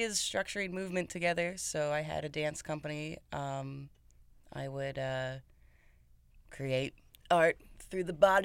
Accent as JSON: {"language": "English", "region": "Pennsylvania", "country": "United States", "tie": "born or raised there", "said": "I'm originally from Pennsylvania, outside Scranton. So like a coal miner town."}